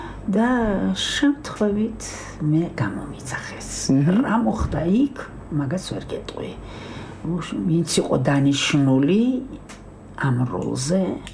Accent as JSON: {"language": "Georgian", "region": "Imereti", "country": "Georgia", "said": "მე გაქანებული იმერელი ვარ."}